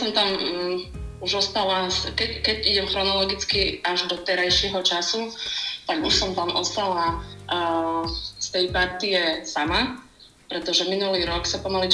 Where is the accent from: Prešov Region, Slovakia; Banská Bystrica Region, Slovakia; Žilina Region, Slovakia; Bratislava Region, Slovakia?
Prešov Region, Slovakia; Prešov; lebo ja som z Prešova, z sídliska 3